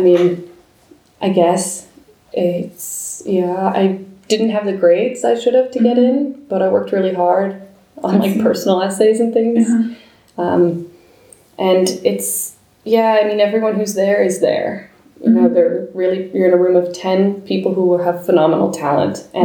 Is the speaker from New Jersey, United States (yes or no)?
yes; New Jersey, United States; So then I went back to New York. I'm from New Jersey. So I kind of went back home